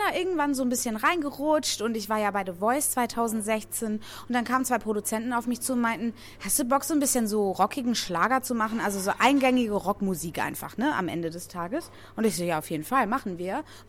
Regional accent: Laupheim, Baden-Württemberg, Germany; also born or lived in Hamburg; Laubheim ist im Süden von Deutschland und zwar in Baden-Württemberg in der Nähe von Ulm.

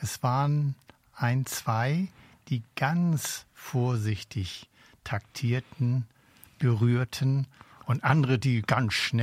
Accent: Bönebüttel, Schleswig-Holstein, Germany; ich komme aus Böhnebüttel und bin das erste Mal dabei.

